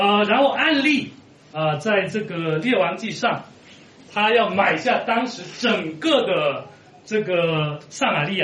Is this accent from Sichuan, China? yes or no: no; Guangdong, China; 中国人喜欢这样，我们潮汕人就是这个样子。